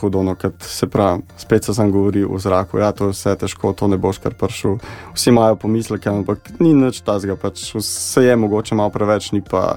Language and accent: Slovenian; Borovnica, Central Slovenia, Slovenia; now in Podpeč, Slovenia; včasih sem iz Borovnice, sem se zdaj preselil na kraj jezero pri Podpeči